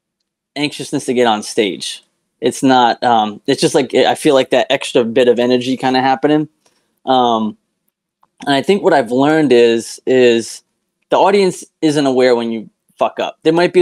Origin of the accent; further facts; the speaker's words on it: Rhode Island, United States; I grew up in Rhode Island, but I think the furthest I went to Disney World once